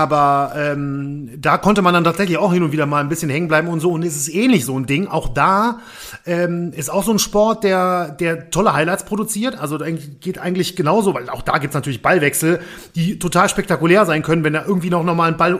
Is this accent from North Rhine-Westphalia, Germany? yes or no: yes; Düsseldorf, North Rhine-Westphalia, Germany; ich bin ja auch in Düsseldorf aufgewachsen